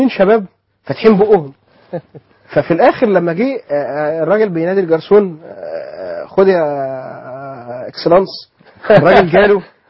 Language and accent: Arabic; Egypt; ثمن الجاموسه اللي عندنا في مصر 18000